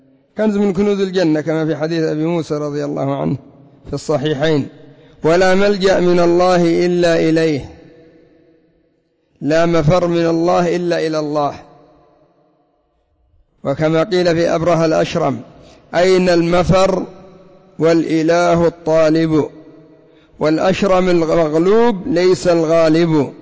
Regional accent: Yemen; حتى عندنا في اليمن يذكرون من الأمثال ما يدل على هذا المعنى

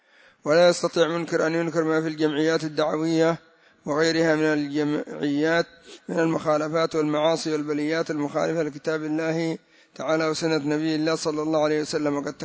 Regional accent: Yemen; وعندنا في اليمن

